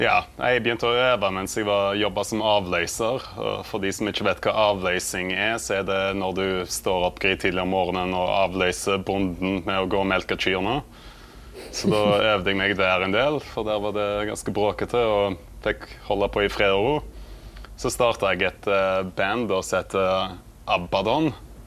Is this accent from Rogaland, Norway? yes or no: yes; Vikedal, Rogaland, Norway; og jeg kommer fra Vikedal, som en veldig liten plass på Vestlandet. Så jeg 35 år nå